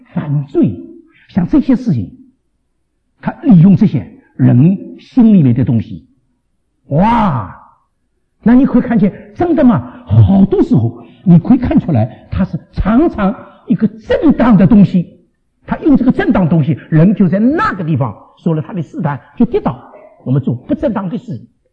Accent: China; 我觉得对我们中国人来讲更有意思

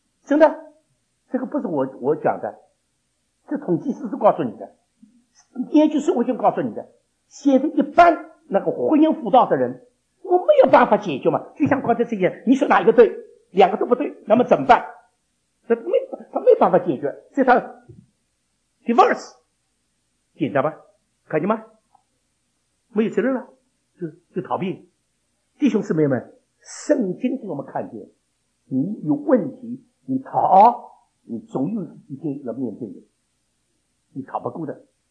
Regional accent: China; 所以我们中国人说啊，三十六则，走为上则

